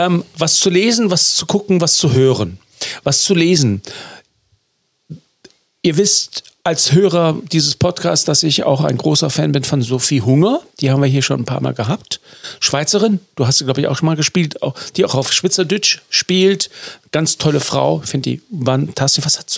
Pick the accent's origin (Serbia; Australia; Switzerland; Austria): Australia; Melbourne, Victoria; Melbourne ist die Rockhauptstadt Australiens? Mein Heimat.